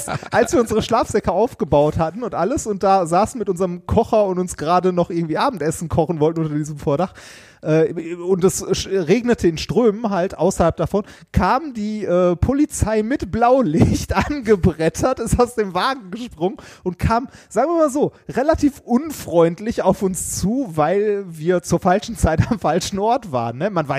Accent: Essen, North Rhine-Westphalia, Germany; Ich bin ja quasi auf dem Werksgelände der ersten Krupp-Fabriken groß geworden. Also Altendorf ist ja quasi sowas wie Krupp gewesen.

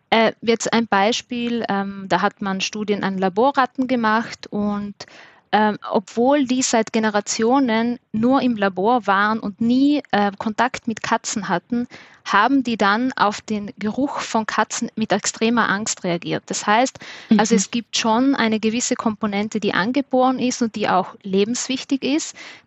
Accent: Trentino-Alto Adige, Italy; now in Vienna, Austria; ich komme ursprünglich aus Südtirol und lebe in Wien, deshalb ist mein Dialekt auch ein bisschen so ein Mischmasch

